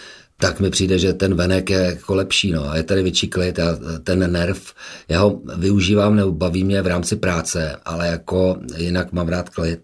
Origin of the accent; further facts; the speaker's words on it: Prague, Czechia; now in Sázava, Czech Republic; Praha je plná náplav, tak já jsem se jako naopak jako Pražák odstěhoval na Humpolce, nebo přímo na Humpolce, ne, ale na Sázavu, kde je krásně